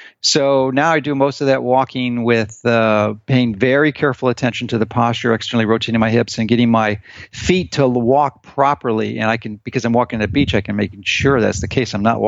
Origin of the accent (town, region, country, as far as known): Chicago, Illinois, United States; born or raised there; moved away as an adult; now in Florida, United States